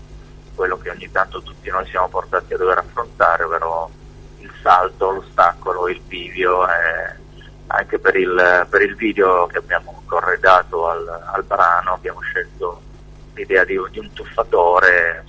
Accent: Turin, Piedmont, Italy; born there; Sì, sono nato a Torino, poi in realtà le mie origini sono molto più isolane, sono mezzo sardo e mezzo siciliano.

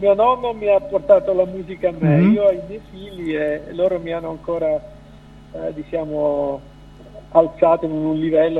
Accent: Switzerland; Sono nato in Svizzera e abito in Svizzera, però sono figlio di emigranti che sono partiti dal sud Italia, da Potenza, a Cerenza. Sono nato qui, ho fatto le scuole

